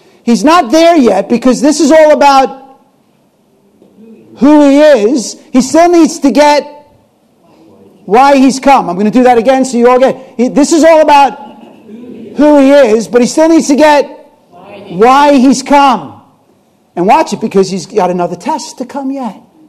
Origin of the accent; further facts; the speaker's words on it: New York, United States; I grew up in New York, Italian Catholic.